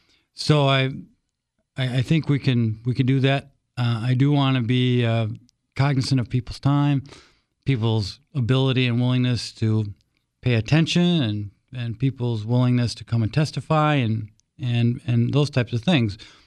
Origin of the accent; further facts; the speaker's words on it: Milwaukee, Wisconsin, United States; When I was a kid, I grew up near Dineen Park, took golf lessons there, took swimming lessons there.